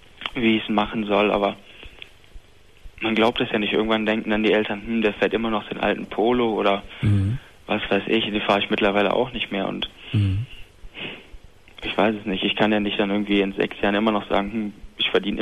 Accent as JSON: {"language": "German", "region": "Hamburg", "country": "Germany", "lives_now": "Rhein-Sieg-Kreis, Germany", "said": "Ich bin von Hamburg in den Rhein-Sieg-Kreis gezogen."}